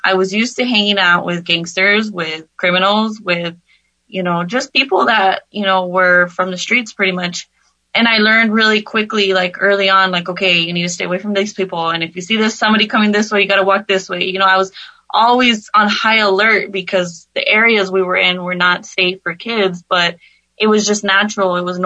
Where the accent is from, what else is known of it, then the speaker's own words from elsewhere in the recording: El Paso, Texas, United States; also born or lived in New Jersey; I don't know if you guys know, but I'm from El Paso.